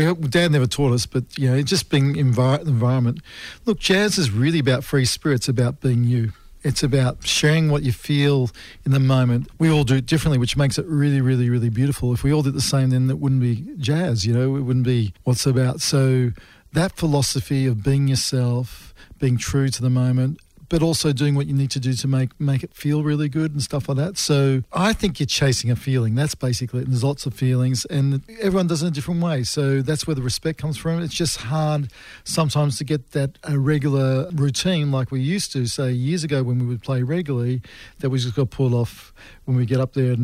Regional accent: Australia; we continue a legacy of being Australian, connected with the music and loving the music we love.

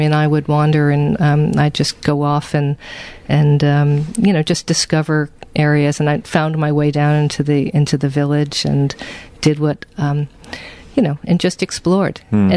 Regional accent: Pawtucket, Rhode Island, United States; Oh, well, I grew up in Pawtucket, Rhode Island, and probably at the time there were 75,000 people, but then, you know, right next door was Providence

